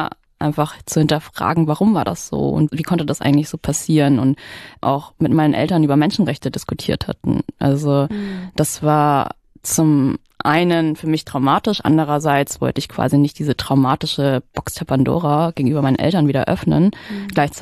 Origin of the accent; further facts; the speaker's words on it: Saxony, Germany; wenn Sachsen ein Slum ist, dann komme ich aus dem Slum.